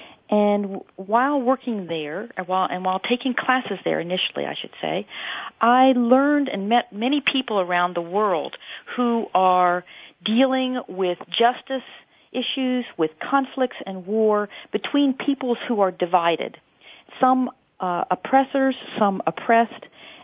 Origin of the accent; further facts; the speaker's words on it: Baltimore, Maryland, United States; now in Virginia, United States; And I remember I grew up actually in Baltimore, Maryland, but my father's family was from Virginia